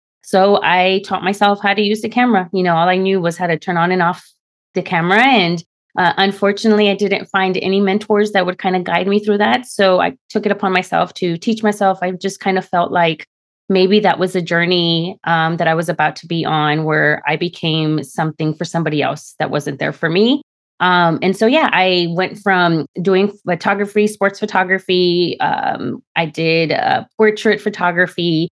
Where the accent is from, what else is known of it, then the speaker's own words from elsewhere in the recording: Texas, United States; also born or lived in Washington, District of Columbia, United States / Dallas-Fort Worth; in the Central Texas area was a little different than what I had seen living in DC, living in the Dallas-Fort Worth area, and also growing up in the Rio Grande Valley.